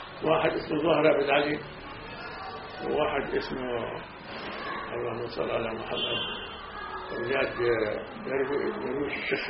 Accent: Palestine; moved away as an adult; هربت ماشي من فلسطين طلعت لحالي براسي

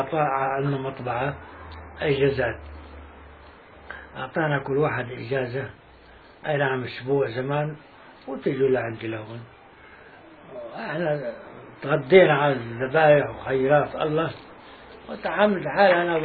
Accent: Barta'a, Jenin Governorate, Palestine; اه واحنا ببرطعه وهي شو اسمه ام الفحم قريبه.

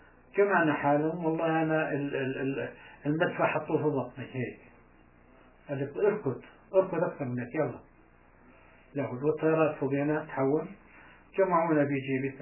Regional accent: Palestine; moved away; احنا طلعونا من فلسطين على مصر شو نعرف؟

